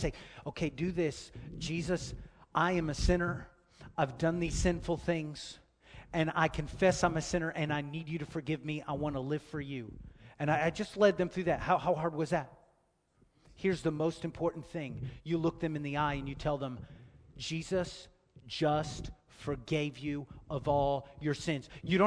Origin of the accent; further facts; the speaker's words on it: Texas, United States; I am a Texan, y'all.